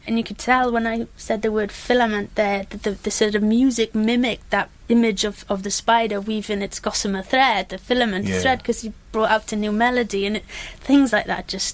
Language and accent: English; Wales, United Kingdom; I could have chosen some strict metre poetry and part of my culture from, you know, growing up in Wales.